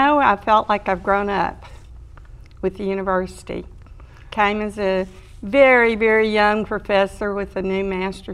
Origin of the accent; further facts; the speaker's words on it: Arkansas, United States; No, I'm originally from Arkansas, and I went to Baylor as an undergraduate